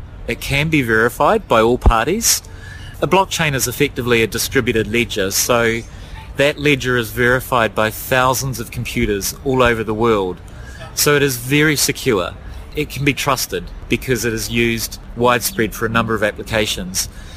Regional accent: New Zealand; and I'm from New Zealand, so we're at opposite ends of the world.

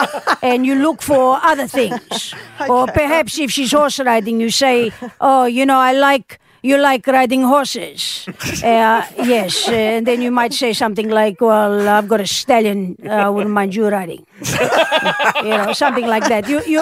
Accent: Peloponnese, Greece; I'm from the Peloponnese.

